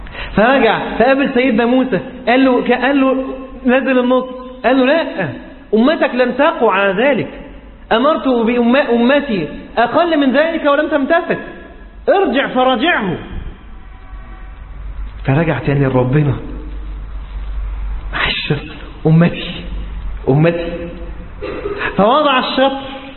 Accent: Egypt; ولكن بيقولوا عندنا في مصر يعني كده

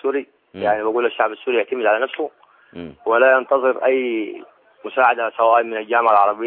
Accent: Egypt; وأنا كمصري

